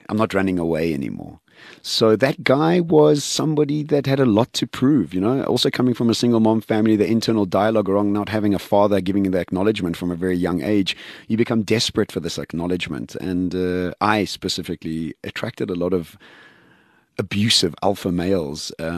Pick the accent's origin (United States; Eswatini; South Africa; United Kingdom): Eswatini; born there; Yes, I was born in Swaziland.